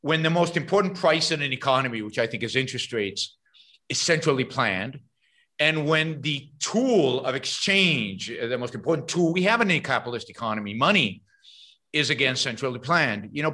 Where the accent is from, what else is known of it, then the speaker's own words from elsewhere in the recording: Israel; Sure. I mean, I grew up in Israel. Israel in the 60s and 70s was a very socialist place.